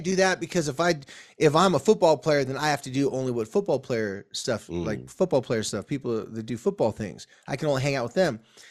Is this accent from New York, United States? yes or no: no; Carlsbad, California, United States; Now we live Carlsbad, my hometown. We live right next to Oceanside.